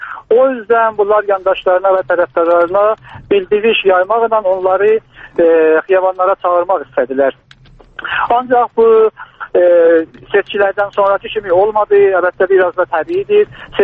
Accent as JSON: {"language": "Azerbaijani", "town": "Ardabil", "region": "Ardabil Province", "country": "Iran", "said": "Ərzəbilliyəm, ancaq bu saatda Tehran tərəfləndə."}